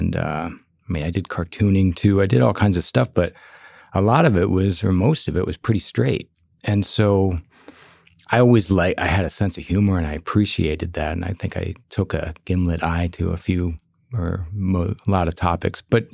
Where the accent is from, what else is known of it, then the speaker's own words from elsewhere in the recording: Chicago, Illinois, United States; when I was growing up in Chicago, we just called it sarcasm, you know, and then we grew up with Letterman